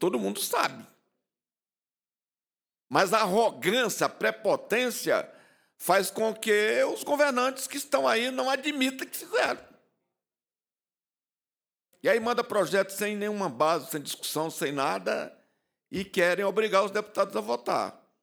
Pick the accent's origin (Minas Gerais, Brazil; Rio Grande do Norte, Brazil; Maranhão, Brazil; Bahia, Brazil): Maranhão, Brazil; ou meu Maranhão, que sou maranhense